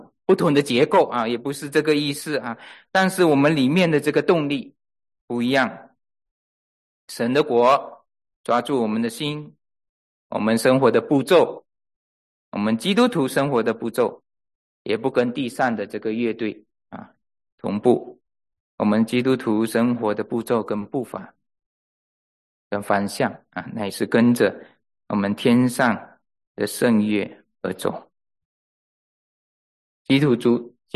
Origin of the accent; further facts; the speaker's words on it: Malaysia; 整个房间里面都是马来西亚人，感觉不一样啊，跟自己家乡的人聚在一起啊